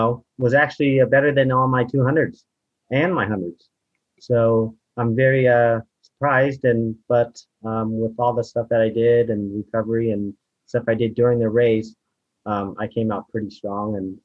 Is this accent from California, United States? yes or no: yes; California, United States; I grew up in Marin